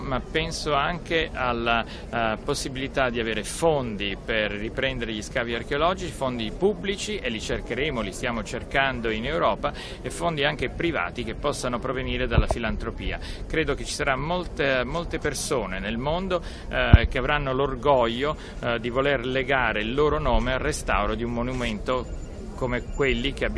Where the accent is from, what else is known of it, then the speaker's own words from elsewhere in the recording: Rome, Lazio, Italy; devo dire che sono orgoglioso da romano